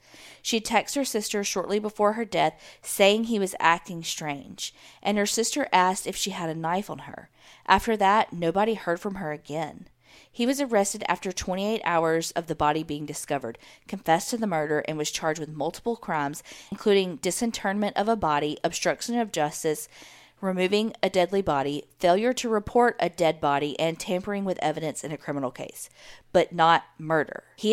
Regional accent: Westland, Michigan, United States; I'm from Westland, Michigan, home of the Eloise Asylum.

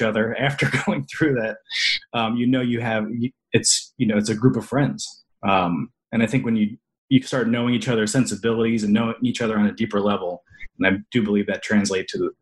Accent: St. Louis, Missouri, United States; also born or lived in Chicago; where I grew up in St. Louis, and there wasn't, you know, there was friends that I found that were passionate about the arts

